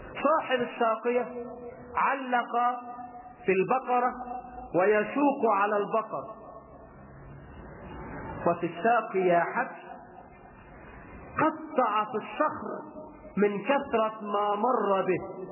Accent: Egypt; احنا عندنا في مصر امثال تكسر المقاديم

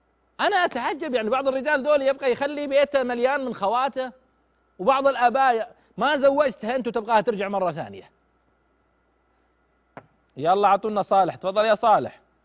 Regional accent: Eastern Province, Saudi Arabia; يعني النخيل عندنا بالاحساء وغيره كانت تكد كدا يعني

